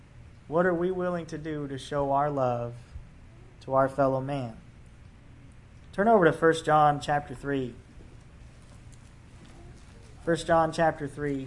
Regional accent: California, United States; also born or lived in Colorado; and of course, I'm from California, and then we lived in Colorado, and hurricanes and tornadoes were just nothing we've ever had to worry about.

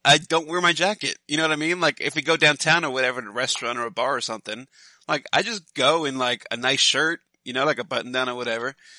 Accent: New York, United States; I grew up in New York, so I'm used to the cold.

